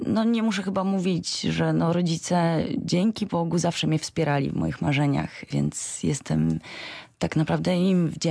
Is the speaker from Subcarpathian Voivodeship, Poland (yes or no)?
no; Racibórz, Silesian Voivodeship, Poland; I jestem Ślązaczką, chociaż nie Godą, to wielu mieszkańców Raciborza, a jednak Godo.